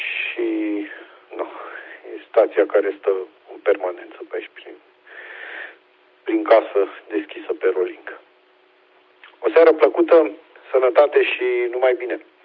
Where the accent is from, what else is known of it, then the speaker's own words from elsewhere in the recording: Pitești, Argeș, Romania; sunt din Pitești. Vorbesc tot pe un rolling de aici, din zonă, ca să zic așa.